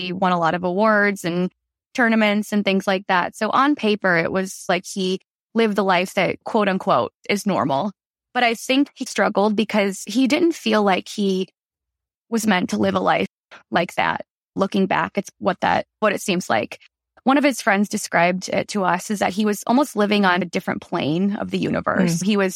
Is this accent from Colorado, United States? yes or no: no; Chicago, Illinois, United States; I am from the Chicago area, working in advertising sales.